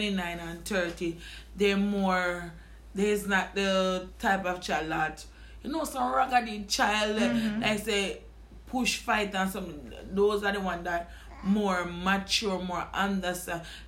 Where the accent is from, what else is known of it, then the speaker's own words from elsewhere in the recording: Portland, Jamaica; I am from Portland